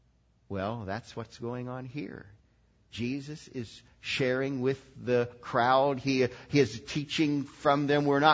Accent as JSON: {"language": "English", "town": "Lancaster", "region": "Ohio", "country": "United States", "tie": "born or raised there", "also_born_or_lived": "Logan, Ohio", "said": "I grew up in Lancaster, but then my parents moved for my last 3 years, and I went to Logan High."}